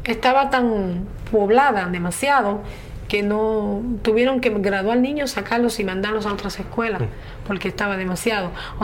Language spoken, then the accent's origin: Spanish; Guaynabo, Puerto Rico; now in New York, United States; yo vengo de Guaynabo, mi pueblo de Guaynabo